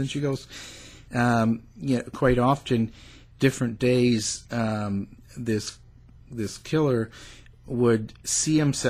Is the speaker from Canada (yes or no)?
yes; Canada; But that's because we are Canadian